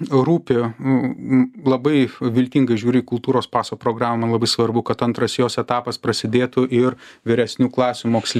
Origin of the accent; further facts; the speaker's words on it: Vilnius, Vilnius County, Lithuania; bet kaip vilnietis, aš galvoju apie Vilnių